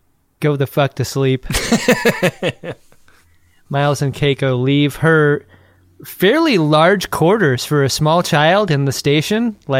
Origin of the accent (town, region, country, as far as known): Ireland